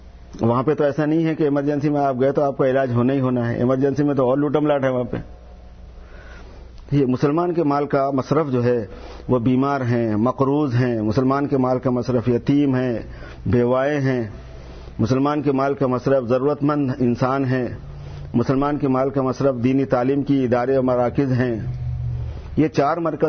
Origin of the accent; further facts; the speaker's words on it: Hyderabad, Telangana, India; میں حیدرآباد سے ہوں انڈیا